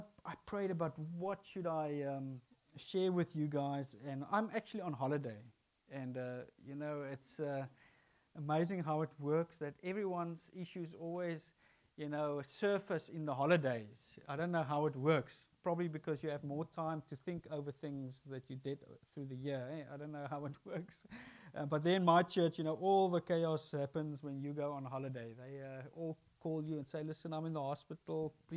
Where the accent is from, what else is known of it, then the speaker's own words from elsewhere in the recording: London, United Kingdom; For those of you that don't know, I'm from London. It's that side of the Brexit border.